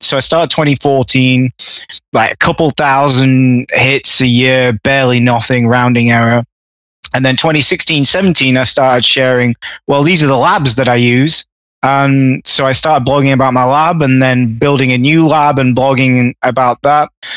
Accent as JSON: {"language": "English", "region": "England", "country": "United Kingdom", "tie": "born or raised there", "said": "all my friends that I grew up with in England"}